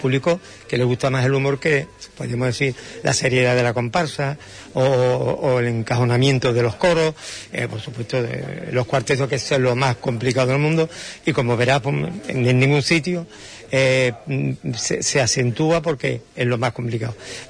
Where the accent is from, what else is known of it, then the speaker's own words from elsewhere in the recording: Andalusia, Spain; como andaluz que somos